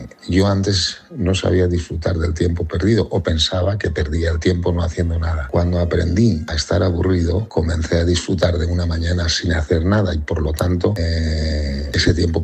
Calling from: Alicante, Valencian Community, Spain; de Alicante.

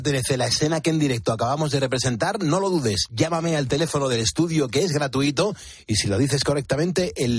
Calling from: Valencia, Valencian Community, Spain; de Valencia, por favor, si puedes, mándale un saludo a mi padre … que es ponedor conmigo y te sigue desde siempre

